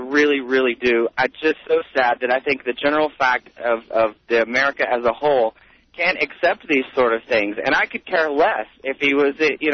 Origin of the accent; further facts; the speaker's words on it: North Carolina, United States; I hail from North Carolina, so I'm a little bit familiar with Edwards, but I'm not necessarily a fan of anybody.